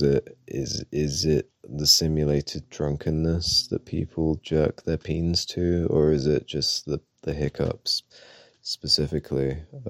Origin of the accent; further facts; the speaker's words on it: United Kingdom; are always the ones who bully me the hardest for being British.